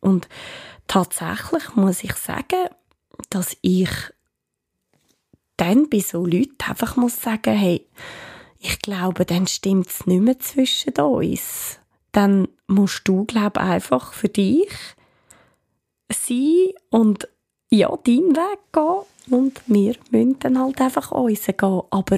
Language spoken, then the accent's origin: German; Switzerland; ich bin Schweizerin, weil ich bin es wirklich. Ich meine, das ist, da bin ich auf die Welt gekommen und da lebe ich.